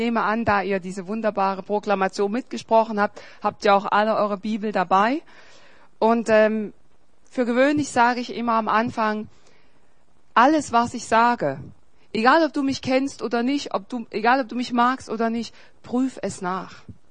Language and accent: German; East Germany, Germany; Ich komme ja aus Ostdeutschland und da gab es zwei Staaten.